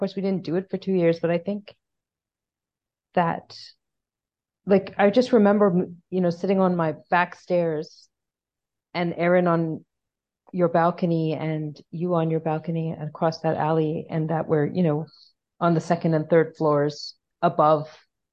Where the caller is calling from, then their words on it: Bengaluru, Karnataka, India; I'm calling from Bangalore, India, and so it's the time of night when the dogs start howling.